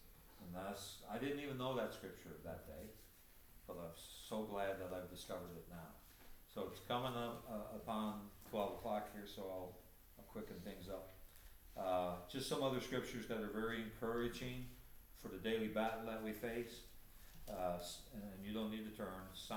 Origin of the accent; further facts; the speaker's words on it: Canada; now in United States; there were five Canadians. I'm the last Canadian now. Well, I'm American, so I'm getting confused here, but you know what I mean.